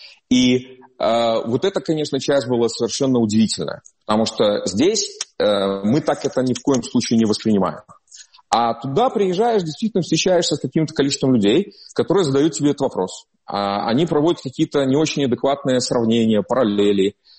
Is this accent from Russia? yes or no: no; Belarus; На самом деле мы, белорусы, мы можем контролировать то, что можем контролировать.